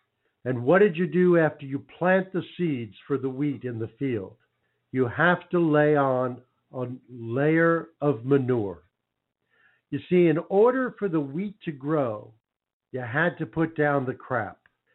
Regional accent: New York, United States; When I grew up in New York, there were so many bakeries, and we would always go to the bakery on Sunday to get the fresh rolls

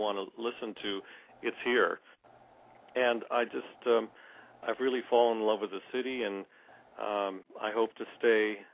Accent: Washington, District of Columbia, United States; also born or lived in St. Paul, Minnesota; now in Austin, United States; I'm from Washington, D.C., and most of my life I've lived up and down the East Coast. I did spend some time in St. Paul, Minnesota, and now in Austin.

